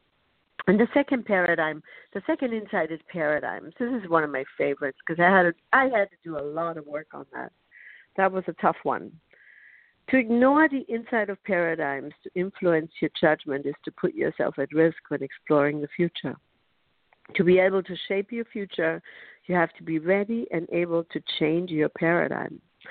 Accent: Bavaria, Germany; now in United States; I grew up in Bavaria, so my parents were Catholic, my grandparents were Catholic, and their parents before them were Catholic. So I was influenced by an economy and a culture of Catholicism

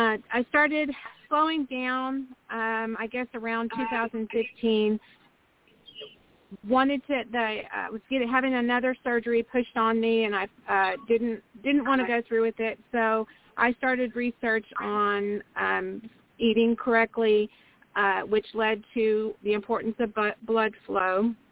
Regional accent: Houston, Texas, United States; So so this, so I'm from the Houston area. I'm outside Houston in Texas.

